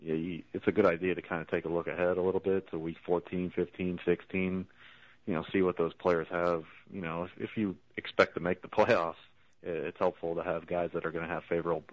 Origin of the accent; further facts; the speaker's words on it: Ohio, United States; I'm originally from Ohio, so I got a little bit of a scare from Navy.